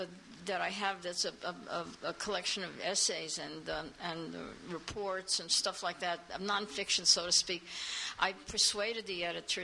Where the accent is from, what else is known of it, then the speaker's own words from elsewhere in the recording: New York City, New York, United States; I come from the Bronx, and I come from a neighborhood that was very solidly Jewish and Eastern European in every way.